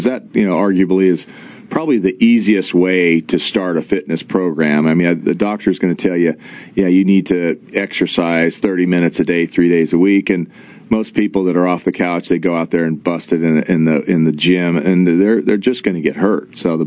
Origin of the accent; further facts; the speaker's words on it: Boulder, Colorado, United States; now in Chattanooga, United States; And I'm from Boulder. I grew up there, and we moved here. I guess we've been in the South about 18 years now, but you couldn't pay me to move back there.